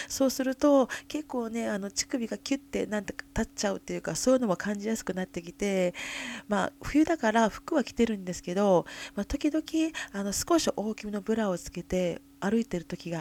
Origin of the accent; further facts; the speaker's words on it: Kyoto, Japan; 私実は実家は京都なんですよね。